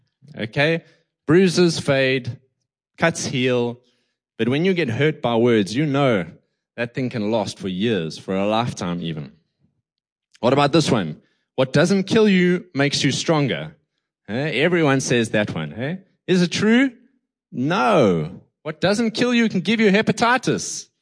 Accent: United States; Sorry, I'm very American.

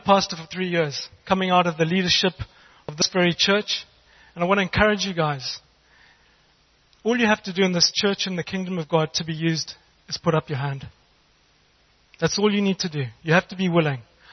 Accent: Harare, Zimbabwe; born there; I was born in Harare. And I've got a Greek family and I married a beautiful Greek wife.

